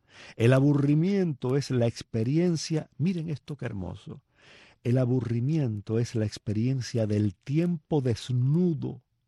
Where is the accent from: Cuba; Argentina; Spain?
Cuba; Palma Soriano, Santiago de Cuba; cuán bien yo recuerdo mis horas de aburrimiento de niño en Palma Soriano, ¿no?